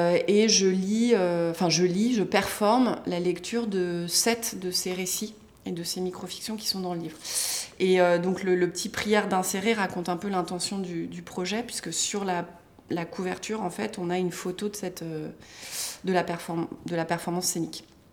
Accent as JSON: {"language": "French", "town": "Paris", "region": "Île-de-France", "country": "France", "tie": "born or raised there", "moved": "as an adult", "lives_now": "Montpellier, France", "said": "Moi, je suis arrivée il y a une dizaine d'années sur Montpellier. Je suis parisienne de naissance et j'ai vécu à Paris 35 ans, je crois, à peu près."}